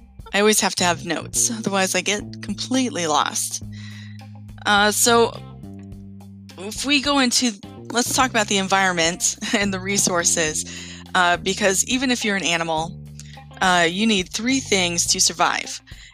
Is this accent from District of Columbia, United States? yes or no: no; North Pole, Alaska, United States; also born or lived in Fairbanks; I was in fact born in Fairbanks, but I grew up out in North Pole, which is about 14 miles southeast of Fairbanks.